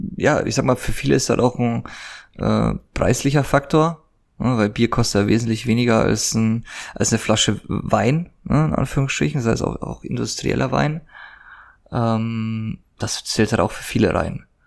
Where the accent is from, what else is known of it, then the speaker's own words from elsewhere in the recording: Bavaria, Germany; Ich komme vom Chiemsee aus Bayern